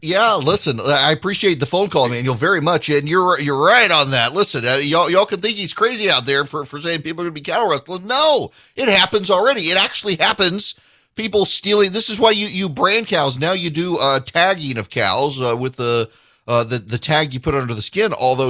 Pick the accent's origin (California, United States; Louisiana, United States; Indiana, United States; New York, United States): Louisiana, United States; also born or lived in Dubai; I grew up in rural Louisiana. I grew up in Dubai, but we'd come home during the summer. Then I moved back to Louisiana